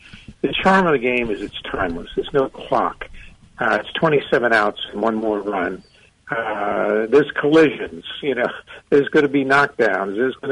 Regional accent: Tampa, Florida, United States; Well, then we've talked about my growing up in Tampa, Florida, and Dad driving a bus for Greyhound

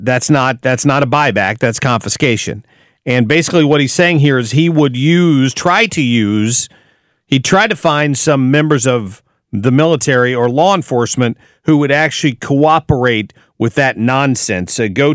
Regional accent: Ohio, United States; moved away; I grew up in Ohio. Who knew that they had that something that reasonable there?

